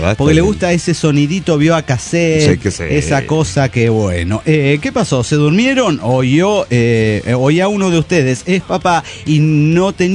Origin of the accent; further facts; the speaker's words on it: Bolivia; now in Switzerland; una boliviana perdida en Suiza.